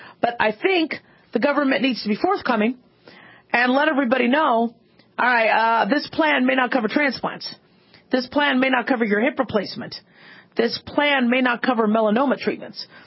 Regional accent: United States; You know, but I'm an American and I'm a physician.

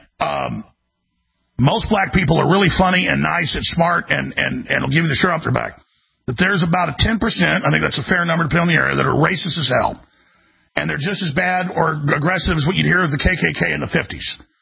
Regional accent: Dallas, Texas, United States; I've been in a lot of fights with black people growing up in Dallas

